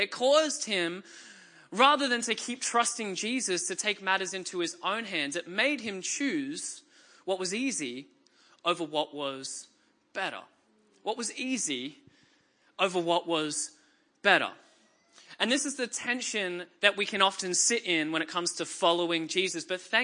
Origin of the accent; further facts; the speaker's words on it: Australia; Because as an Australian who watches a significant amount of TV